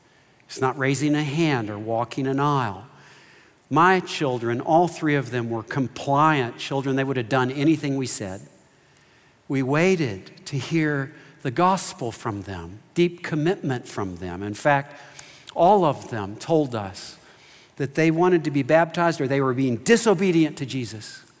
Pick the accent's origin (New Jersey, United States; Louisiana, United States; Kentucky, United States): Kentucky, United States; I'm from Kentucky. I went to the University of Kentucky. They like basketball down there.